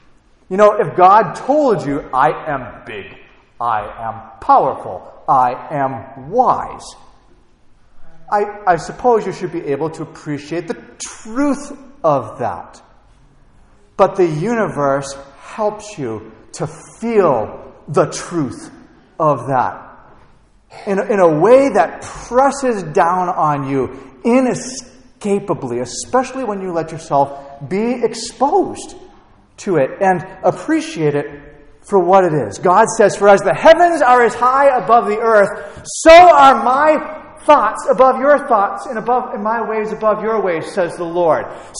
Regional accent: Lawrence, Massachusetts, United States; also born or lived in Omaha; now in Philadelphia, United States; I grew up in Lawrence, Massachusetts. It's a densely populated city. I lived in Omaha, which even though Nebraska is pretty spacious, Omaha's a city. And I'm living in Philly.

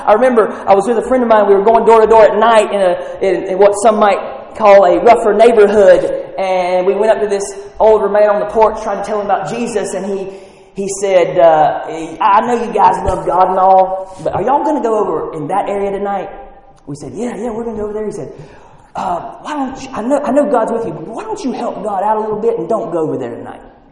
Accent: Charlotte, North Carolina, United States; There's a pastor near my hometown in Charlotte, North Carolina

